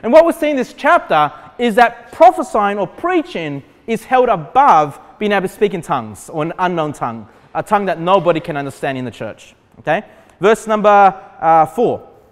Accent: Sydney, New South Wales, Australia; I actually went to a church, it was a Baptist Union church growing up in Cabramatta in Sydney

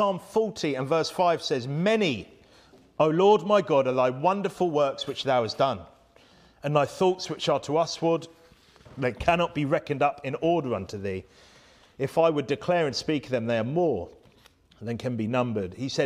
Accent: England, United Kingdom; And we're English. We speak English.

